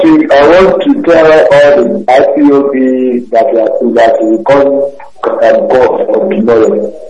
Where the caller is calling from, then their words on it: Kano, Nigeria; I'm calling from Kano State, Mizuko, Nigeria.